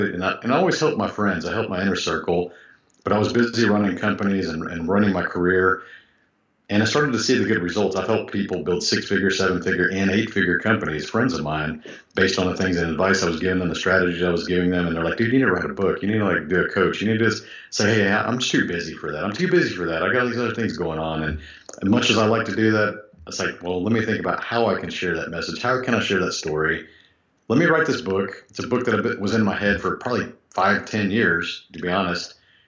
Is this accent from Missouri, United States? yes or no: no; Houston, Texas, United States; also born or lived in Japan / California; My mom is from Japan, and my dad was in the U.S. Marines. He was stationed there in the Vietnam War. And I was actually born in Japan and moved to, California for 1 year when I was a baby, and then Houston since I've been 2 years old. So, yes, I guess I'm a native Houstonian is what we call us.